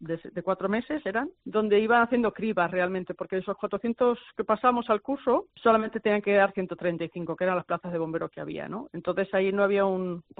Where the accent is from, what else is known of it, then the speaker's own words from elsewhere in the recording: Puertollano, Castilla-La Mancha, Spain; born there; lo de la piscina de Puerto Llano, que es de la ciudad donde yo nací